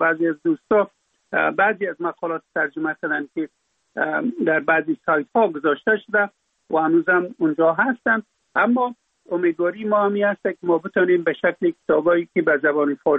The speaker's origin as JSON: {"language": "Persian", "country": "Afghanistan", "said": "در اونجا فقط من افغان هستم"}